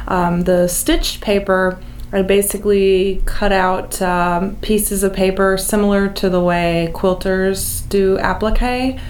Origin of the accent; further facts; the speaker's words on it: Indiana, United States; I grew up in Lake County, Indiana, northern Indiana, and there.